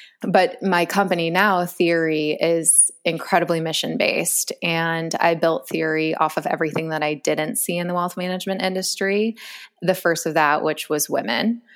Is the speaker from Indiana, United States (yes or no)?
no; Boston, Massachusetts, United States; I'm originally from the Boston area.